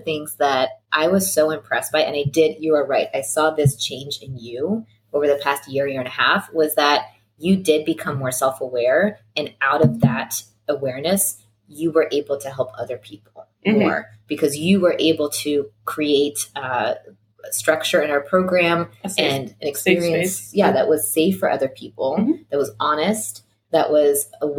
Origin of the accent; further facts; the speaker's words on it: Midwest, United States; I'm from the Midwest. We're in a Russian background.